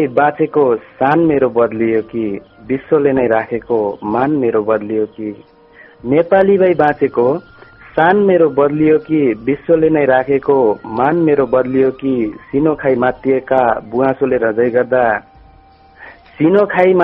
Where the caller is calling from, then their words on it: Surkhet, Karnali Province, Nepal; म सुर्खेतदेखि